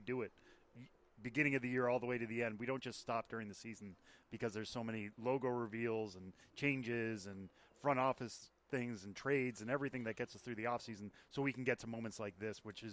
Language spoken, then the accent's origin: English; Massachusetts, United States; I grew up in Western Massachusetts with the Green Monster painted on my wall that my dad did by hand.